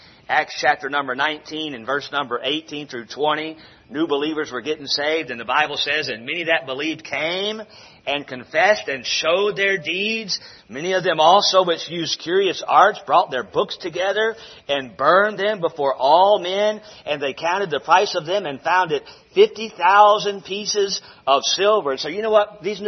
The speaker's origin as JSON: {"language": "English", "town": "Charlotte", "region": "North Carolina", "country": "United States", "tie": "born or raised there", "said": "I grew up in Charlotte, North Carolina, and I grew up in the inner city."}